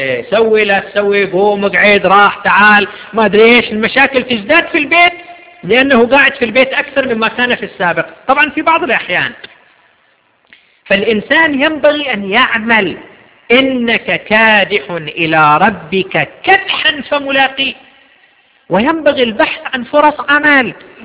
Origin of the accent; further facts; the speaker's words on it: Jubail, Eastern Province, Saudi Arabia; أن أحد المواطنين عندنا في الجبيل فتح له محل صغير لبيع النظارات الشمسية